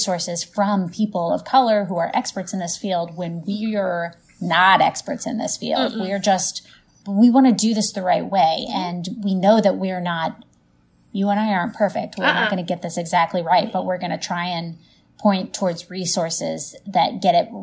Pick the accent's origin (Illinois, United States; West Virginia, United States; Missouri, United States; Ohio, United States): Missouri, United States; accent: St. Louis; What did I say the other day where my accent came out so hard? Oh, it was Fard Taurus. My first car was a Fard Taurus. That's more like St. Louis than Midwestern, but like.